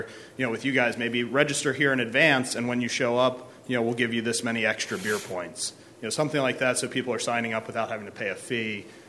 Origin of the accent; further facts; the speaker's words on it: New York, United States; I'm from New York.